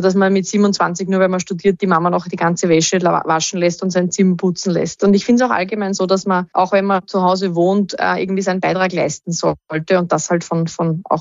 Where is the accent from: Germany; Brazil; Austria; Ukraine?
Austria; Sitzenberg-Reidling, Lower Austria; und ich komme aus Sitzenberg-Reitling.